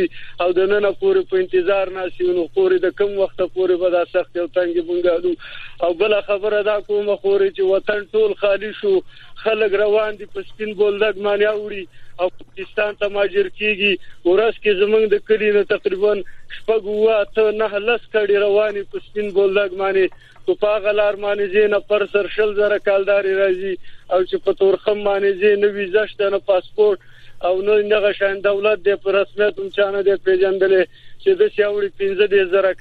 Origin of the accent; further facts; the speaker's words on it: Paktia, Afghanistan; زه د پکتیا ولایت نه یم